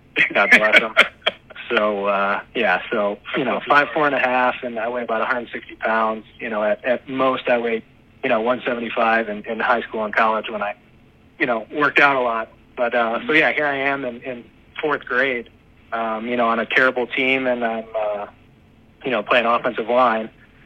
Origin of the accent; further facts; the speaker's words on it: Strongsville, Ohio, United States; So, I grew up in Strongsville, Ohio.